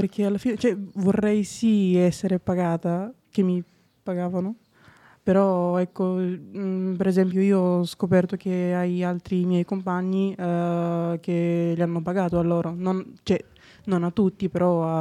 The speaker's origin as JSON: {"language": "Italian", "country": "Bulgaria", "second_language": "Italian", "said": "Sono della Bulgaria."}